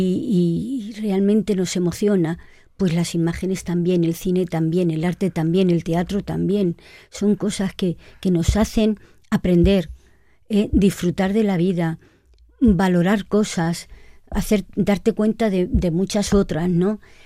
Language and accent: Spanish; Castilla-La Mancha, Spain; aunque soy del centro de España, soy manchega, pues me siento que formo parte de una cultura mediterránea.